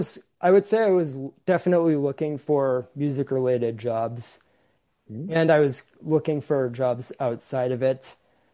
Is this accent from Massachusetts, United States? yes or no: yes; Massachusetts, United States; Yeah, I'm from the Metro West area.